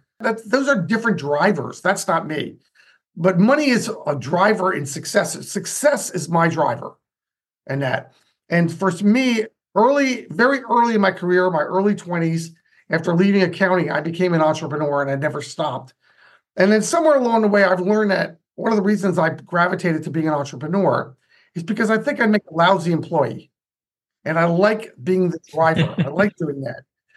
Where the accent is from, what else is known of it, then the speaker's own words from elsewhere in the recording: New Jersey, United States; I grew up in New Jersey, United States, in a blue-collar type of home, middle-class blue-collar, we call that.